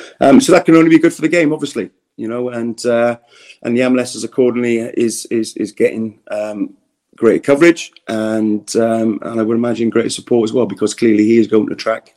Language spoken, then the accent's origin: English; Wales, United Kingdom; being a Welshman